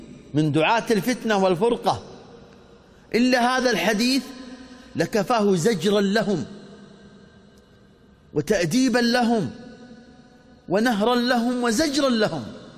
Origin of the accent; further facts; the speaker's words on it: Saudi Arabia; في بلادنا المملكة العربية السعودية، ونحن من شمالها إلى جنوبها ومن شرقها إلى غربها جماعة واحدة، جماعة واحدة، كبارها صغارها ذكورها إناثها أغنياءها فقراءها، كلنا من هذا البلد.